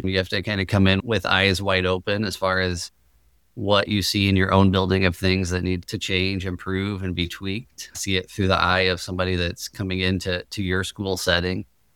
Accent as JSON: {"language": "English", "town": "Seymour", "region": "Indiana", "country": "United States", "tie": "born or raised there", "said": "I grew up in Seymour, Indiana. We had a very large Lutheran school there, and it was really neat."}